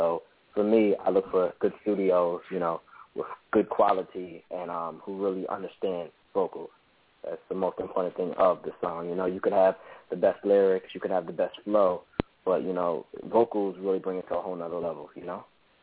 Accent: Brooklyn, New York, United States; now in Bear, United States; Right now I'm calling in from Bear, Delaware, but I'm from Brooklyn, New York.

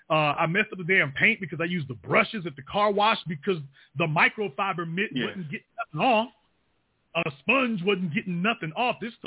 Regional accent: Shreveport, Louisiana, United States; because I come from Louisiana. I come from Shreveport.

